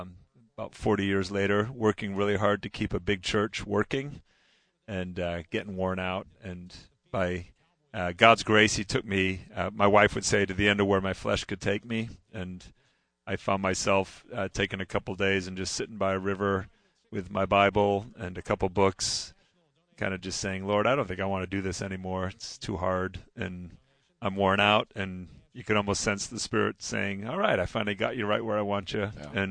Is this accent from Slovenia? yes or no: no; England, United Kingdom; born there; I was born in England at Cape Henry Bible School